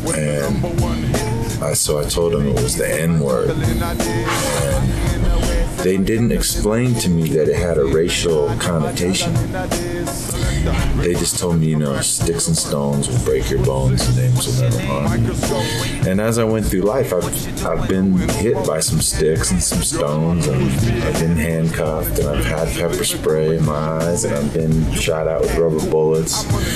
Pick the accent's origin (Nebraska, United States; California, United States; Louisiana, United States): California, United States; Oakland; born there; I was born in Oakland, California in 1966.